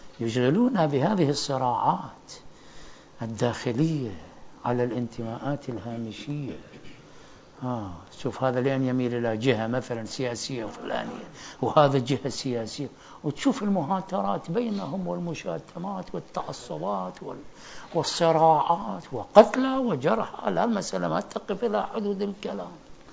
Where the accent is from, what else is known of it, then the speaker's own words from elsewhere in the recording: Najaf, Najaf Governorate, Iraq; احنا واحدنا سائذا اني مثل ابن النجف الدروح الى مدينة اخرى